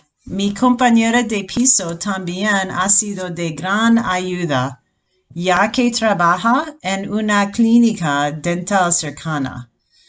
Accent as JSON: {"language": "Spanish", "country": "United States", "lives_now": "Leganés, Spain", "said": "Soy de los Estados Unidos y solo he vivido aquí desde septiembre de 2019."}